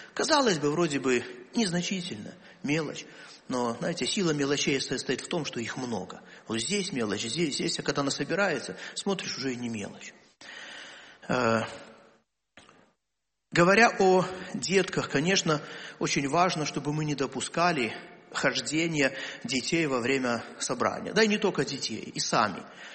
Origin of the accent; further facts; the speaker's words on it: Belarus; Да, я понимаю, мы белорусы, такие, знаете, нам улыбку натянуть очень тяжело порой.